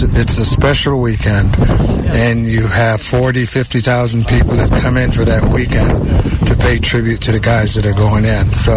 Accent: Panama; You know, as a young man growing up in Panama, I just didn't want to play anymore.

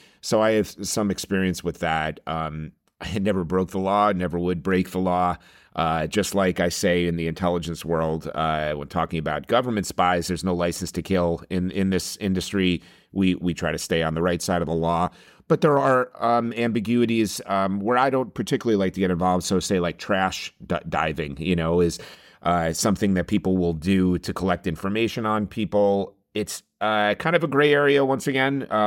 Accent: New York, United States; moved away as an adult; also born or lived in Prague; I grew up in the New York area. I went overseas right after college.

